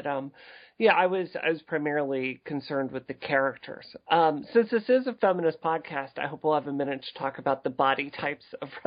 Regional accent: Mississippi, United States; growing up in Mississippi, I've seen the horrors of racism

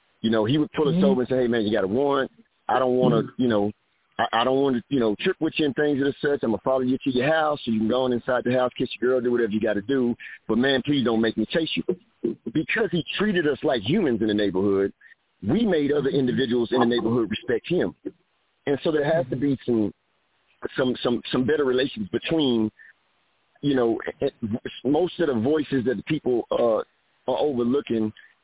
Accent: Fort Worth, Texas, United States; Okay, so I'm from the Fort Worth area.

